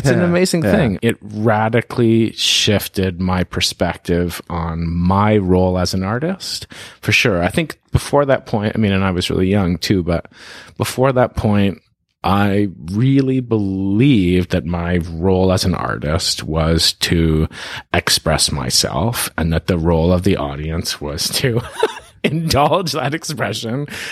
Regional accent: Toronto, Ontario, Canada; I grew up in Toronto

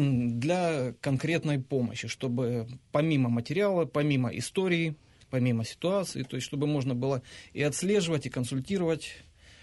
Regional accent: Donbas, Ukraine; Я как уроженец Донбасса, как русскоязычный, ну в то же время гражданин Украины, мне, например, меня это задевает.

